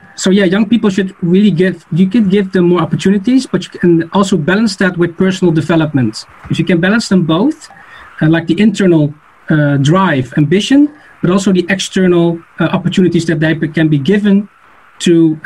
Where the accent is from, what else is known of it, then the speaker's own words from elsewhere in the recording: Netherlands; And that's what I noticed as well in my country, in the Netherlands. I'm from the Netherlands